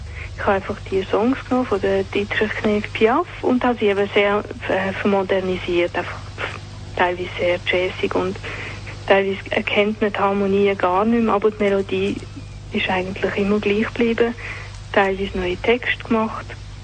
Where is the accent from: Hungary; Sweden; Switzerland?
Hungary; first language Hungarian; German is a second language; Und meine Muttersprache ist ungarisch, deswegen … mit K-S-Z.